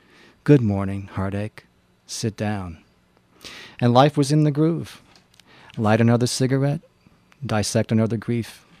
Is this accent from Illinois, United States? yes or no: no; North Carolina, United States; based on a town that I grew up in Eastern North Carolina.